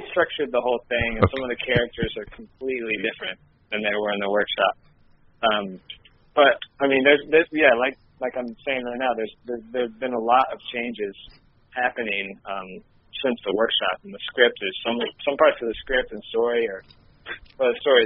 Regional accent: North Carolina, United States; now in Brooklyn, United States; Well, I live in Brooklyn. I'm from North Carolina originally.

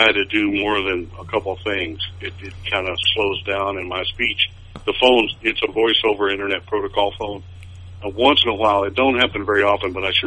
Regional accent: Toledo, Ohio, United States; But, you know, growing up in Toledo, Ohio, from a family that came from the mountains

